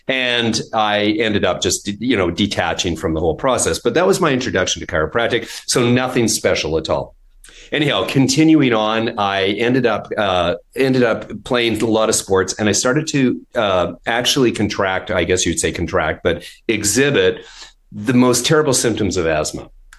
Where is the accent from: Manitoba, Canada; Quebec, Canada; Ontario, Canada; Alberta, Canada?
Manitoba, Canada; Winnipeg; I was a kid growing up in Winnipeg and pretty good little athlete at the time.